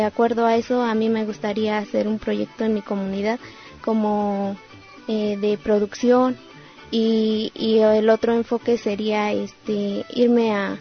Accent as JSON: {"language": "Spanish", "town": "Aculco", "region": "State of Mexico", "country": "Mexico", "said": "Yo soy del Estado de México, soy del municipio de Aculco"}